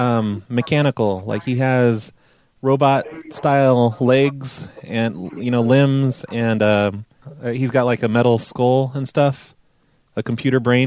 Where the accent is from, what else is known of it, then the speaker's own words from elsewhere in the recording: United States; Oh, yeah. Yeah, no, I'm American.